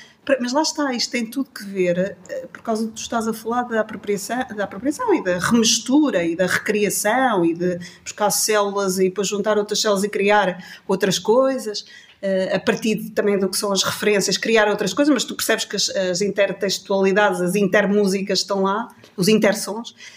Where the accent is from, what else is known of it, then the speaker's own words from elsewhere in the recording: Coimbra, Portugal; also born or lived in London; eu cresci em Coimbra, não é? Pois vivi um ano em Londres, mas cresci